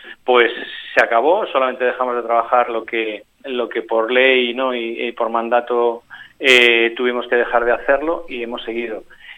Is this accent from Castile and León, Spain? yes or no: no; Galicia, Spain; Yo soy gallego y un poquito de agua se echa de menos.